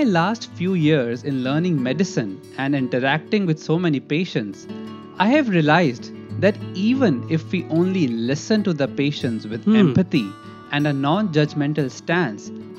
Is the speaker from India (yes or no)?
yes; northern India, India; moved away as an adult; now in United States; I was born and raised in Northern India.